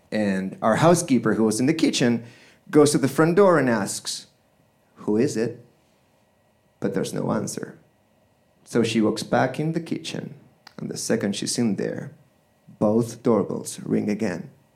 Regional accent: Buenos Aires, Argentina; The apartment building where I grew up in Buenos Aires, Argentina, had two brothels.

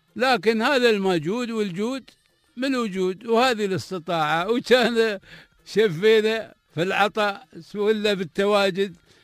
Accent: United Arab Emirates; انا اماراتي قبل كل شيء، خضراوي زرقاوي

